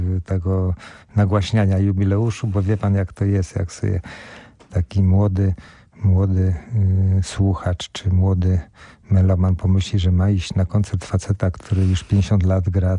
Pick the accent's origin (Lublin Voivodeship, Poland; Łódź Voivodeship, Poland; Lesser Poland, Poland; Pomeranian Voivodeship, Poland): Pomeranian Voivodeship, Poland; Gdańsk; moved away as an adult; now in Warsaw, Poland; jak się nie dostałem na studia, że wyjechałem z Gdańska do Warszawy.